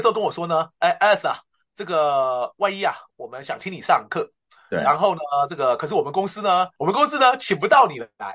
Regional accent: Taiwan; 那我觉得我们台湾人有很多人比我更好的人才啊

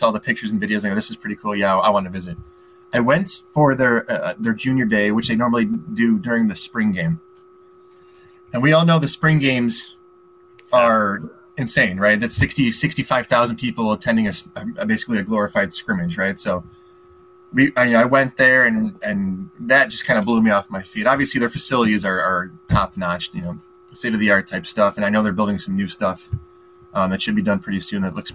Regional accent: Illinois, United States; Again, I grew up in Illinois. I'm not like a diehard all my life Nebraska.

